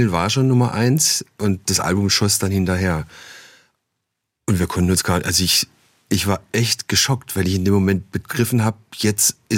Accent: Neuhausen, Baden-Württemberg, Germany; dass ich komme aus einem Ort im Enzkreis, der heißt Neuhausen, ist noch badisch, und Volker kommt aus Münklingen, das ist nur 3 Kilometer entfernt, aber schon im schwäbischen Bereich. Da sprechen die Leute auch schon ganz anders.

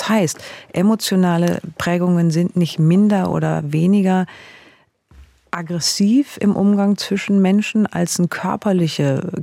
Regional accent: South Germany, Germany; Dann komme ich hier aus dem Süddeutschen, katholisch geprägt

